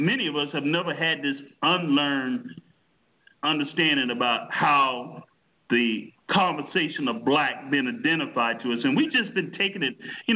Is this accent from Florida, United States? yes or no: yes; Miami, Florida, United States; at 16 or 17, growing up in Miami in a household where there was a whole lot of not so wholesome good things going on